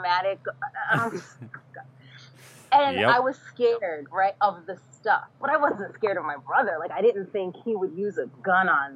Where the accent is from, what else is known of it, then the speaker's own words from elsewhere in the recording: New Jersey, United States; And I like, look, I'm from North Jersey, right? Like we don't do guns.